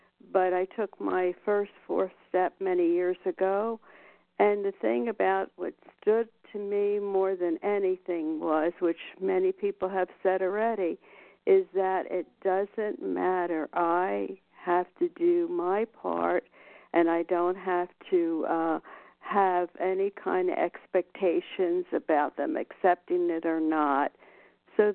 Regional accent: Las Vegas, Nevada, United States; from Las Vegas

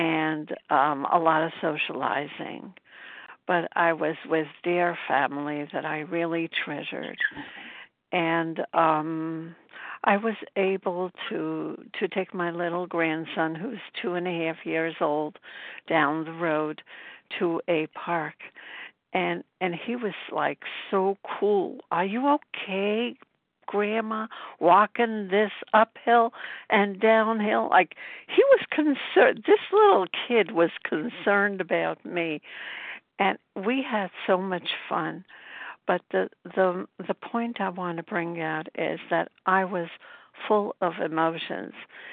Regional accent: Brooklyn, New York, United States; I'm from Brooklyn, New York, and I'm coming from upstate New York.

